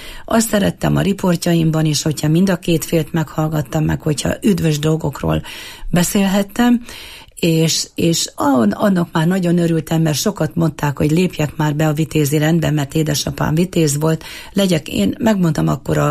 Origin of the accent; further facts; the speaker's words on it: Eger, Heves, Hungary; egri születésű vagyok, és olyan egri, akinek kardja van.